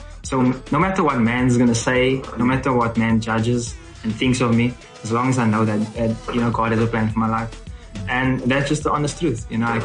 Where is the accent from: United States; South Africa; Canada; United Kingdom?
South Africa; Cape Town, Western Cape; While I was still in Johannesburg, because I'm from Cape Town